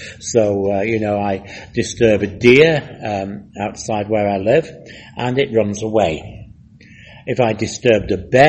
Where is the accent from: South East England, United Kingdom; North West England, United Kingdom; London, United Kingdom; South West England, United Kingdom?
North West England, United Kingdom; Manchester; I come from Manchester in England.